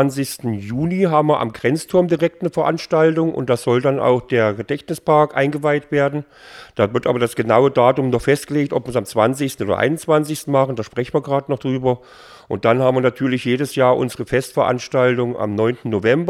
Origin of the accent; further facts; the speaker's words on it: East Germany, Germany; Also mir ging es als Kind in der DDR eigentlich gut.